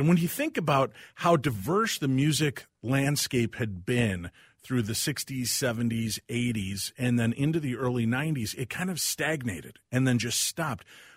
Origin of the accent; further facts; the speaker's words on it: Chicago, Illinois, United States; And I grew up in the Chicagoland area.